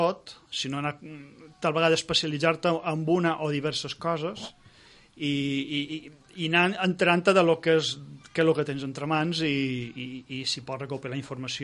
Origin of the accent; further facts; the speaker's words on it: Balearic Islands, Spain; Jo crec que a Mallorca, així, una mica, així com som molts mallorquins